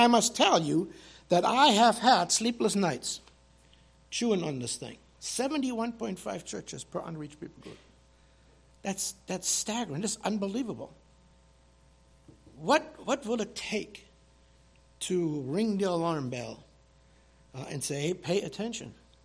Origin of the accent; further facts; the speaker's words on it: Germany; When I grew up in Germany